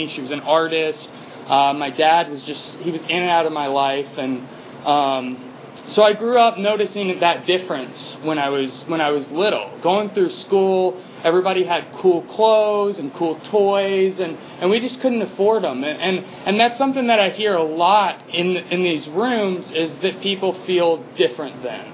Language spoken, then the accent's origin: English; Atlanta, Georgia, United States; I'm from Atlanta. I grew up here. And I actually used to live up in this area for a little while and used to attend meetings here.